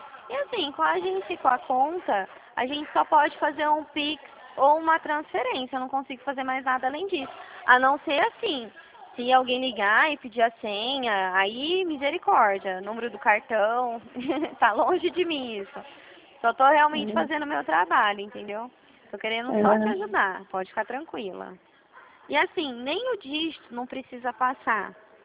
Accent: Dracena, São Paulo, Brazil; Eu sou aqui da região de Presidente Prudente. Eu falo da cidade de Dracena.

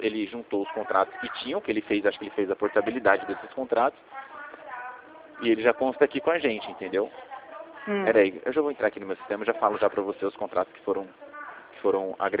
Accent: Rio Claro, São Paulo, Brazil; eu sou de Rio Claro, né?

